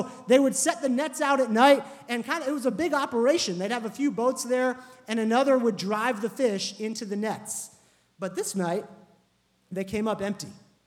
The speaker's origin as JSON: {"language": "English", "region": "New Jersey", "country": "United States", "tie": "born or raised there", "lives_now": "New York City, United States", "said": "we've been in New York almost 11 years, which is kind of mind-blowing to me. I mean, we grew up in New Jersey, but I think that qualifies me as a New Yorker now."}